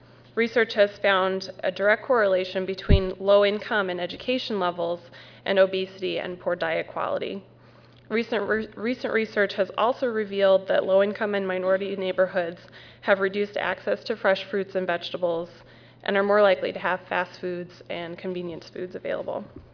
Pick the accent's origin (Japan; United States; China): United States; Iowa City, Iowa; a nonprofit organization based in my hometown of Iowa City, Iowa.